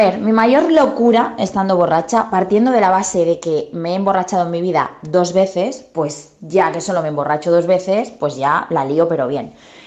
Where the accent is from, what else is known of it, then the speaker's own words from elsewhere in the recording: Barcelona, Catalonia, Spain; oye, que quiero salir de fiesta, que soy de Barcelona